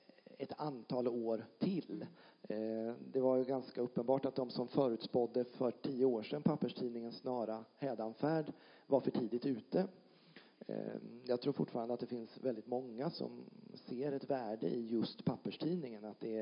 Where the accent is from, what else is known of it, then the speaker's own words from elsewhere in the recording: Ödeshög, Östergötland, Sweden; also born or lived in Motala; now in Norrköping, Sweden; Jag har ju jobbat i Linköping och bor i Norrköping. Jag är uppvuxen i Ödeshög i sydväst. Där med Rökstenen och Alvastra klosterruin. Jag har bott många år i Motala. Jag har gått på gymnasiet i Mjölby. Jobbat i Linköping och nu bor jag i Norrköping.